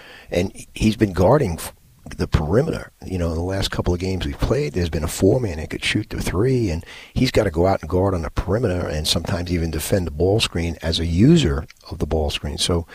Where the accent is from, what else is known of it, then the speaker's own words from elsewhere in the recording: New York, United States; As a high school player growing up in New York, everything was around the Northeast or the ACC or UCLA.